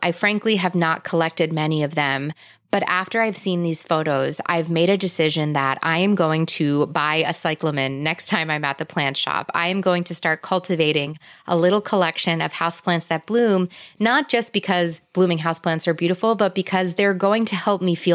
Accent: New York, United States; So I grew up in New York going to my grandparents' house in Queens

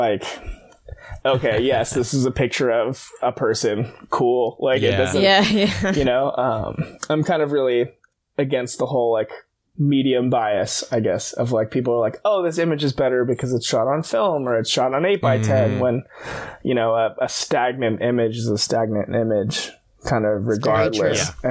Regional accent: California, United States; And I'm from California. So I like moved back and like gave LA a shot for a little bit.

